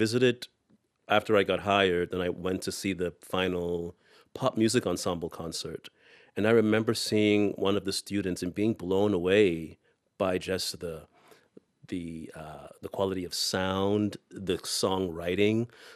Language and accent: English; Bahamas; also born or lived in Minnesota; now in United States; I grew up in the Bahamas.